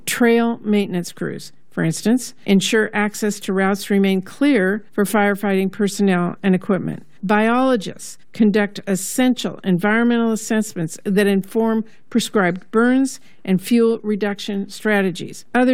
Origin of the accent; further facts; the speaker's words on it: Washington, United States; In my home state of Washington, wildfires are a constant threat